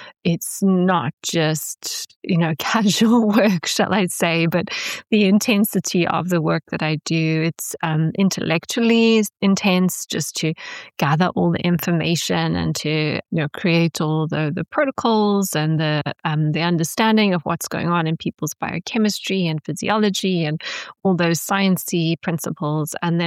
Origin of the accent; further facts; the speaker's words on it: South Africa; moved away; recently I was back in South Africa, my home country, over Christmas